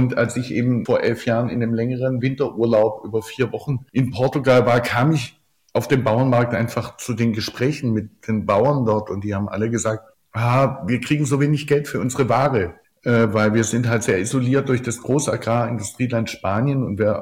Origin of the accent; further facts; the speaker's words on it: Oberndorf am Neckar, Baden-Württemberg, Germany; born there; bin 6 Tage von meinem Geburtsort Oberndorf am Neckar bis nach Sagres an den südwestlichsten Punkt getrennt.